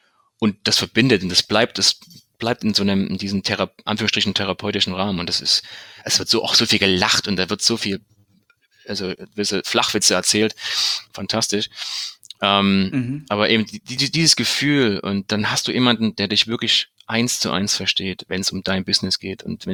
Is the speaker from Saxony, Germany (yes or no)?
yes; Chemnitz, Saxony, Germany; aus Chemnitz, meiner Heimatstadt.